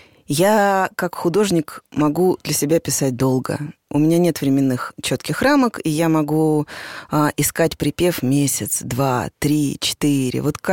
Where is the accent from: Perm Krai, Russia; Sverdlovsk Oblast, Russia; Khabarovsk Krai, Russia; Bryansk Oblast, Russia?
Sverdlovsk Oblast, Russia; Yekaterinburg; Он мой соотечественник. Мы же оба из Екатеринбурга.